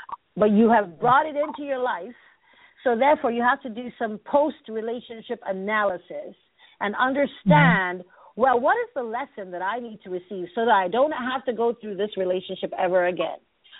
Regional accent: Nigeria; You know, I told you guys I was raised in Nigeria, and Nigerians are very expressive people.

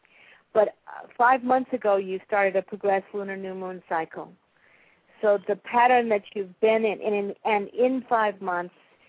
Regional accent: Haiti; I'm from Haiti.

